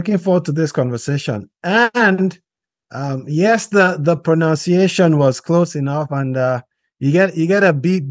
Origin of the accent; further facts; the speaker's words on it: Nigeria; I am Nigerian, and every Nigerian name has a meaning.